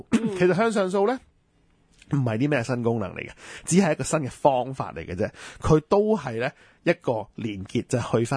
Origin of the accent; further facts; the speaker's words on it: Hong Kong; 其實個心好急嘅，尤其是我哋香港人